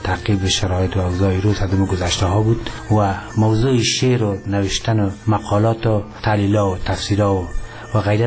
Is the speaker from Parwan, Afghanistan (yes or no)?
yes; Charikar, Parwan, Afghanistan; also born or lived in Mazar-i-Sharif; من در سال 1339 خورشیدی در شهر چاریکار متولد شدیم.